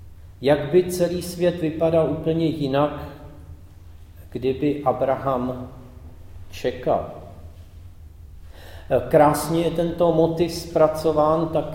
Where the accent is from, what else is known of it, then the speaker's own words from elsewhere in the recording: Prague, Czechia; Když jsem byl malý, tak jsme bydleli v Praze